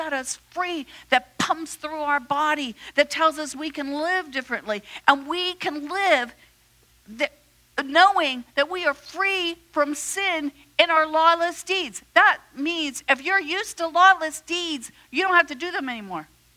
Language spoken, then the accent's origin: English; Ireland; And so I would just lose my temper, and then I go, I'm Irish.